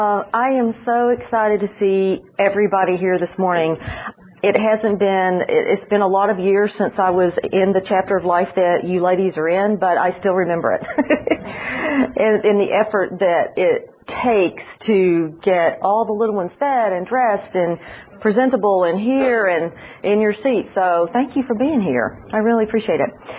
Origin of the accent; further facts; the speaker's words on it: Alabama, United States; also born or lived in Indiana / Houston; now in Birmingham, United States; I did not grow up here. I grew up mostly in North Alabama, partially. My dad was in the military, so some other countries, and I was born in the north, in the Midwest, actually, in Indiana